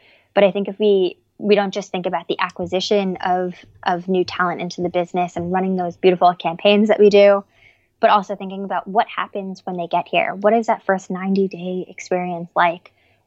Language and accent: English; United States; Yeah, I mean, as an American, I just think Michelle Obama is just absolutely amazing.